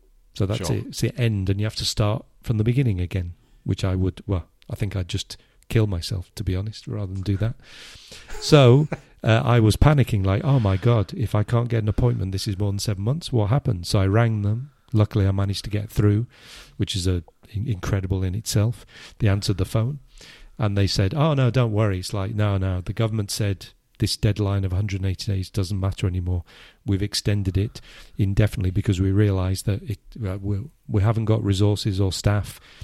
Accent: United Kingdom; being British and Brexit, we are no longer members of the, we're no longer European Union citizens.

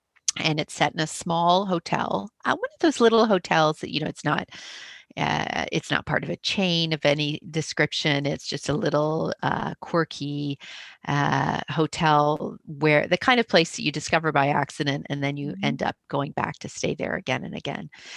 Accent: Canada; I'm Canadian

